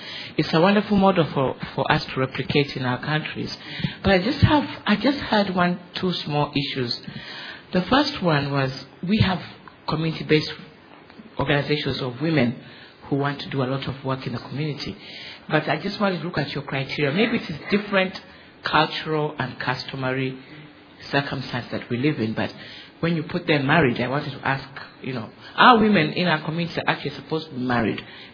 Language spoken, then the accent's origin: English; Uganda; I come from Uganda.